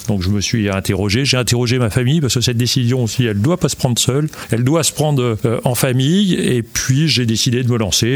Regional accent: Le Mans, Pays de la Loire, France; Ouais, je suis né au Mans il y a un demi-siècle, voilà, depuis un demi-siècle et un mois. Pour rien vous cacher, je suis manceau

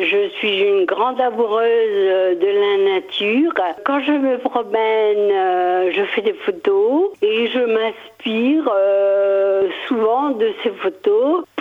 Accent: Normandy, France; now in La Chapelle-du-Bois, France; Je viens du Perche, j'ai habité pendant une quarantaine d'années du côté de Selonge-Bretoncelles, et puis je viens d'arriver présent de santé dans une nouvelle maison à la Chapelle du Bois, une maison de plein pied qui correspond à mes capacités physiques.

